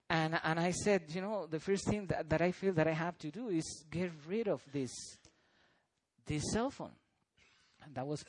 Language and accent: English; San Jose, San José, Costa Rica; English is a second language; I grew up in a place that I'm from Costa Rica, and from San Jose, the capital. And most of my life there was in a place called desamparados.